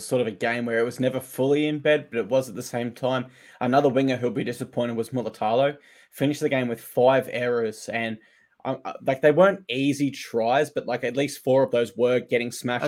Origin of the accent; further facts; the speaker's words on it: Queensland, Australia; But yeah, even though I'm a Queenslander, I was happy for Teddy.